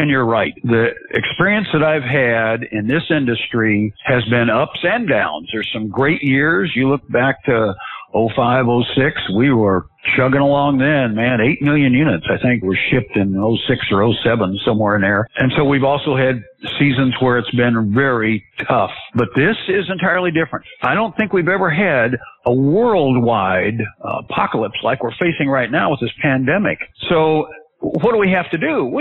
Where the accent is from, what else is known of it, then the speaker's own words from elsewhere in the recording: Dallas, Texas, United States; born there; I was born in Dallas. I was born in Dallas at a very early age. I wanted to be close to my mom, so I'm coming home.